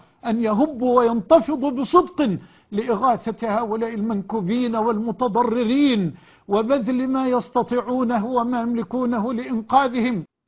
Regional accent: Egypt; بلدنا مصر

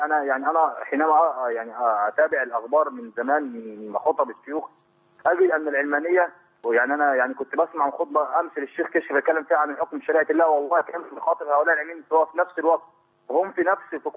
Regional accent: Egypt; عندنا في مصر

